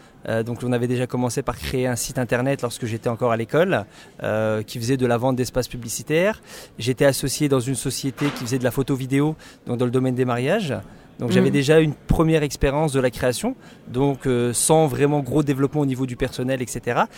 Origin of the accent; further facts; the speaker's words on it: Villemomble, Île-de-France, France; Je viens pas de La Courneuve, je viens d'une ville qui s'appelle Villemomble, qui est en Seine-Saint-Denis également.